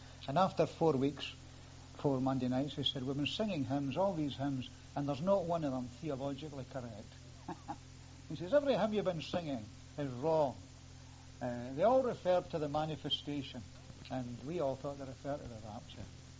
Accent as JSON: {"language": "English", "region": "Scotland", "country": "United Kingdom", "tie": "born or raised there", "said": "Being English, you must get all these at school because we got them in Scotland. We got them in Scotland, you know. It was thumped home to us."}